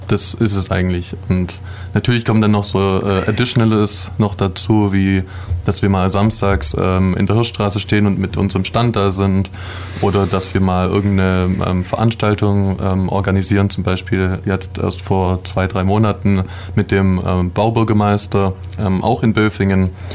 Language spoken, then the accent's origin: German; Ulm, Baden-Württemberg, Germany; Ich bin 26 Jahre alt. Ich komme auch aus Ulm